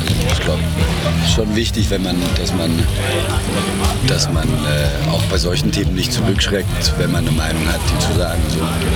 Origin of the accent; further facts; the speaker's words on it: Switzerland; Man darf nicht als Schweizer über die Deutschen reden, sonst reden wir schlecht.